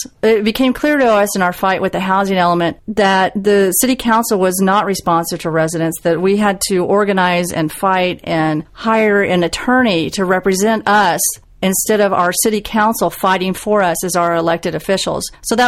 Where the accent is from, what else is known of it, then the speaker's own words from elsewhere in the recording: Midwest, United States; I came from the Midwest.